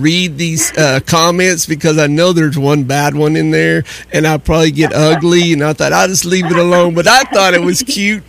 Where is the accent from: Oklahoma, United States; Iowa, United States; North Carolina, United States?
Oklahoma, United States; I'm from Oklahoma.